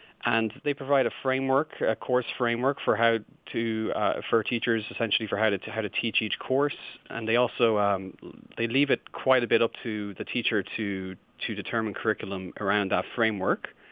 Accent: Ireland; now in United States; I'm not actually from the United States. I didn't grow up with AP. I actually grew up in Ireland.

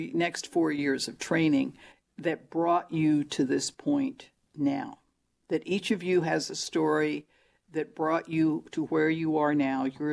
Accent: Alabama, United States; And through my mother's peregrinations, I ended up growing up in Alabama, where I became acquainted with the rules of Jim Crow and poverty and a lot of other health lessons.

